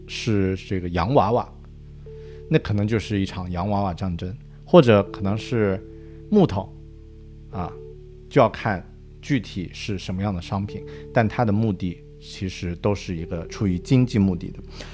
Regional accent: China; 因为我们作为中国人都很熟悉

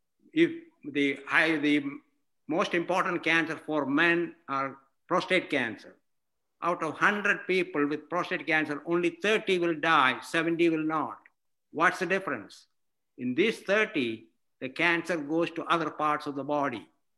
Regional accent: India; moved away as an adult; I'm originally from India. I got my medical degree in India. I went to Scotland to do an internship. I came to this country in 1970

